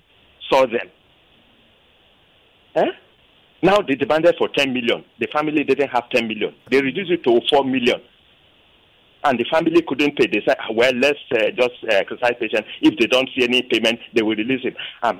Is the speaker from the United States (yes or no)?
no; Delta, Nigeria; I'm from Delta State.